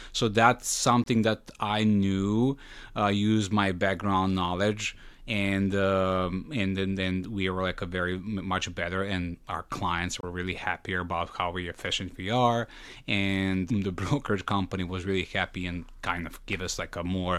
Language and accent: English; Serbia; now in United States; Well, I came from Serbia in 2014 here in the States, actually, to be really precise, in Rockville, Maryland.